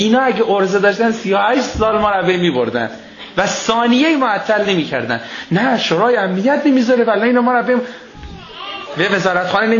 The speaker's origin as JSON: {"language": "Persian", "country": "Iran", "said": "بهش گفتیم عزیزم N با Q فرق میکنه، یه ایراکه یه ایرانه، ما ایرانیم."}